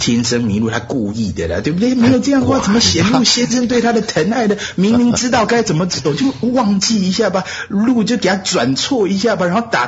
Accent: China; 但是我们中国人就是跟西方人你们这些洋鬼子不一样，我们就是来破除你们的迷信。

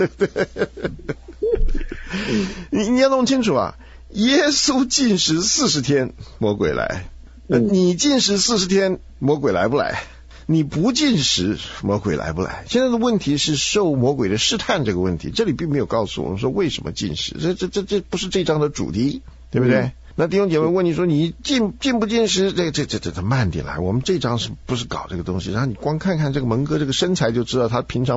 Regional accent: China; 我们中国人常常讲，信则有，不信则无，对不对？

